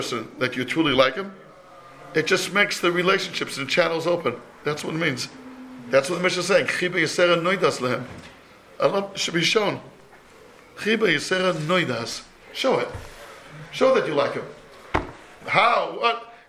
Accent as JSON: {"language": "English", "region": "London", "country": "United Kingdom", "tie": "born or raised there", "said": "growing up in Northwest London"}